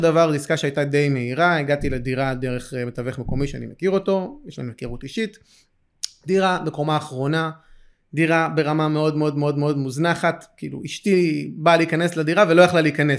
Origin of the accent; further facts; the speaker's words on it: Kiryat Malakhi, Southern District, Israel; קריית מלאכי, קודם כל, אני משם במקור, מהעיר הזאת.